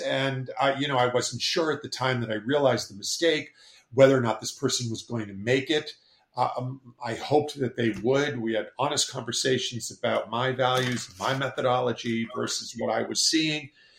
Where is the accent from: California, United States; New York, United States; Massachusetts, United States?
Massachusetts, United States; Boston; And I spend half my time in Massachusetts on Cape Cod. I'm a Bostonian, right? I'm just down here in the winter.